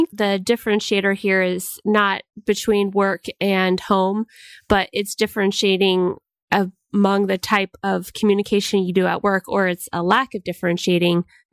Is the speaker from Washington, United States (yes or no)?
yes; Washington, United States; Yeah, I'm actually from Washington State.